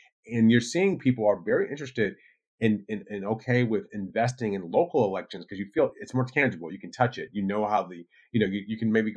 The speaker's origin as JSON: {"language": "English", "region": "Michigan", "country": "United States", "tie": "born or raised there", "said": "So take a look at one state in particular, my home state of Michigan, which Donald Trump won by about 10,000 votes."}